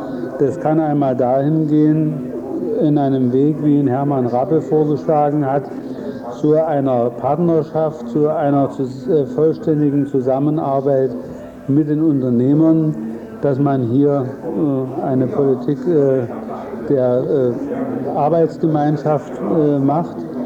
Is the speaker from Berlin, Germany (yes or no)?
no; Frankfurt, Hesse, Germany; ich komme aus Frankfurt am Main